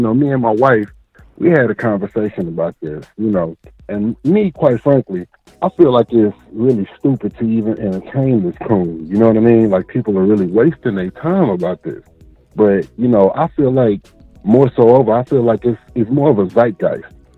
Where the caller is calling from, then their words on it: Minnesota, United States; I'm calling from Minnesota.